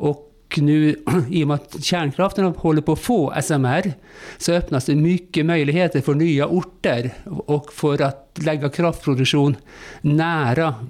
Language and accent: Swedish; Norway; Swedish is a second language; also born or lived in Spain / Russia / Turkey / Greece; now in Sweden; Jag kom till Sverige via många år utomlands. Jag har bott många år i Spanien, i Ryssland, i Turkiet, Grekland, många länder.